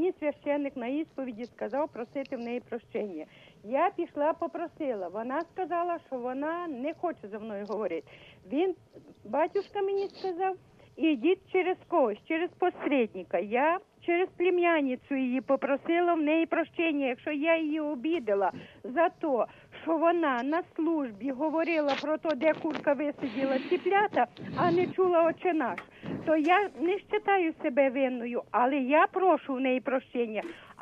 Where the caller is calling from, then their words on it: Kamianets-Podilskyi, Khmelnytskyi Oblast, Ukraine; Я з Кам'янця-Подільського.